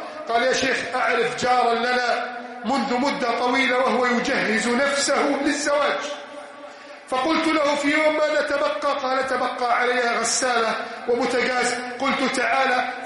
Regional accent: Egypt

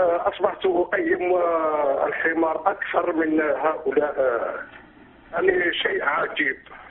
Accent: Algeria; أنا من الجزائر

